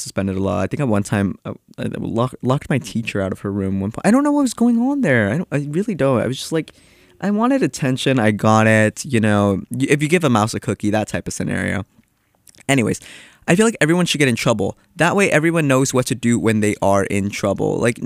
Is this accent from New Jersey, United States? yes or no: no; North Carolina, United States; I'm from North Carolina. Specifically, I'm from Eastern North Carolina. It looked like 30, 40 minutes from the beach.